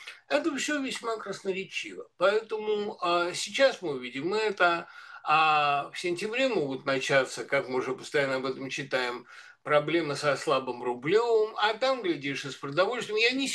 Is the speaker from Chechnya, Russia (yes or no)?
no; Moscow, Russia; Москва мой родной город.